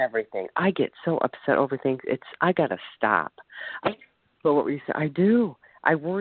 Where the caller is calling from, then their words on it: Ohio, United States; Sharon, I'm calling from Ohio. I'm on my break at lunch at work.